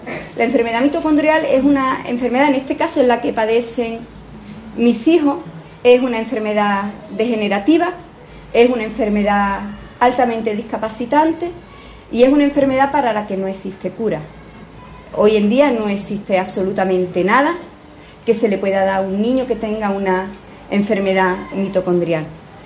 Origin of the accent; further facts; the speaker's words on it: Sanlúcar de Barrameda, Andalusia, Spain; now in Espartinas, Spain; Cuando la gente me pregunta, ¿tú de dónde eres? Y digo, yo soy de Sanlúcar. ¿Pero dónde vives? Digo, vivo en Espartina, pero soy de Sanlúcar. Porque realmente me siento sanluqueña y soy sanluqueña.